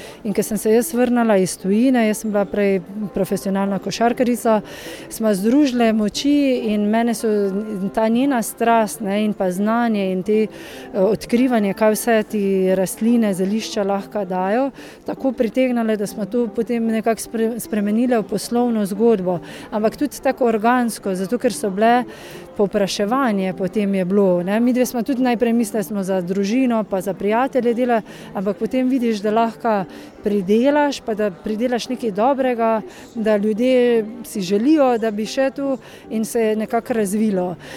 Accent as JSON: {"language": "Slovenian", "town": "Žiče", "region": "Savinja", "country": "Slovenia", "said": "Mi prihajamo iz Žič, to je v bližini Žičke Kartuzije ali pa če umestim malo blizu Slovenskih Konjic in imamo zeliščni vrt prav v vasi Žiče"}